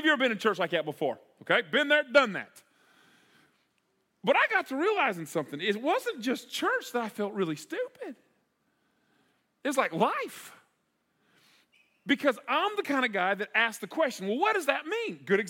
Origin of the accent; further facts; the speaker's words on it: Wise, Virginia, United States; We're from Wise, Virginia